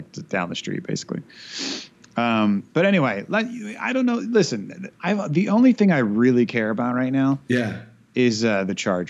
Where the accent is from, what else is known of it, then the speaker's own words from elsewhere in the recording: San Diego, California, United States; And so when you're growing up in San Diego, people talked about Temecula and they're like, why would we go to where the horses are?